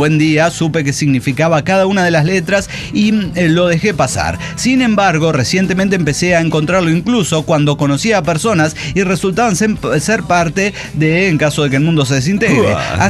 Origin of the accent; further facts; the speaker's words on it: Chiapas, Mexico; now in Mexico City, Mexico; soy chiapaneca, residente en Ciudad de México.